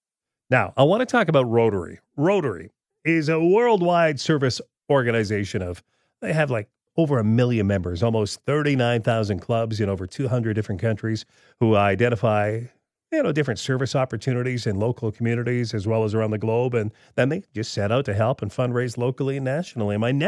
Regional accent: Regina, Saskatchewan, Canada; Man, as a young man growing up in Regina, it used to be the place for my parents and I and grandparents to picnic, that's for sure.

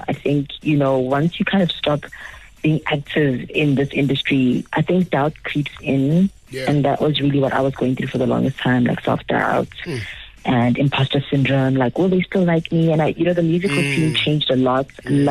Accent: South Africa; So, you know, I'm proudly South African and I always try my best to grow and learn. And, you know, I'm learning some Tsonga, I'm learning some Venda.

